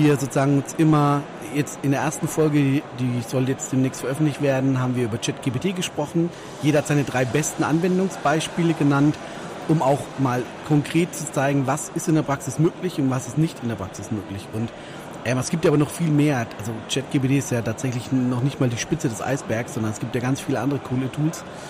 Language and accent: German; Germany; Also ich weiß auch, dass wir natürlich als Deutsche da so ein bisschen dazu neigen auch